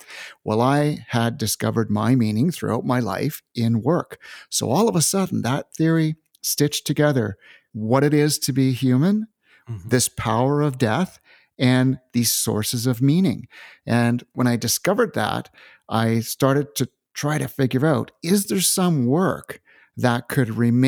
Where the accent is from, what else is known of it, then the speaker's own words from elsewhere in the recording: Canada; after I was returned back to Canada, I'm from Canada, and I was living in Western Canada